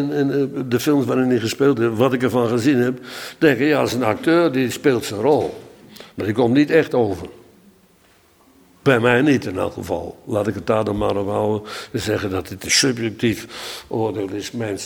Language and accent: Dutch; Netherlands; En dan moeten wij als Nederlanders daar kijken en luisteren.